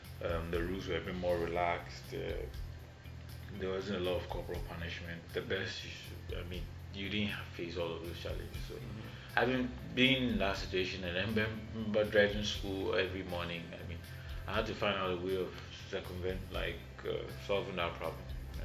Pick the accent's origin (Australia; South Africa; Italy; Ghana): Ghana; Adenta, Greater Accra; So I grew up in Adenta.